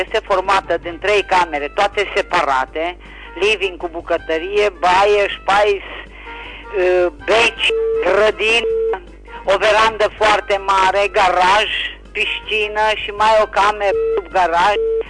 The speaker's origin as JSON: {"language": "Romanian", "town": "Reșița", "region": "Caraș-Severin", "country": "Romania", "said": "din Reșița"}